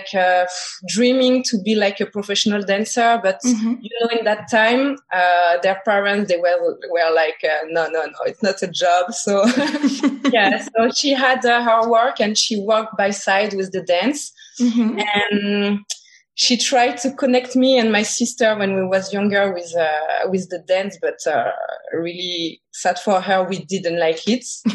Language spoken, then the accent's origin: English; Martinique; I'm from Martinique. My dad is from Martinique.